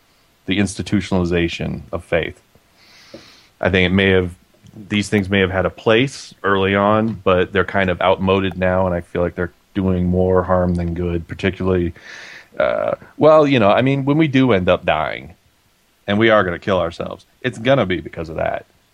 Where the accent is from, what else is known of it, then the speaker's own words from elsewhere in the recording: Texas, United States; I'm from Texas, and I appreciate, you know, the attitude, but there comes a point where you gotta realize Texas is only so big.